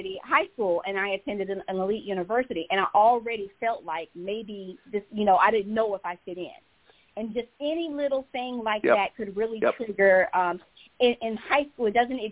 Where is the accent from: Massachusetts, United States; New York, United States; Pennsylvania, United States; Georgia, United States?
Georgia, United States; Atlanta; For me, I'm from Atlanta, and I had this question.